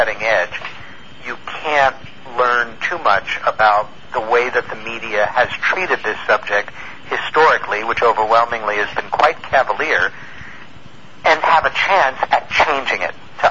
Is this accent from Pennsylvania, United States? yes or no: no; New York, United States; born or raised there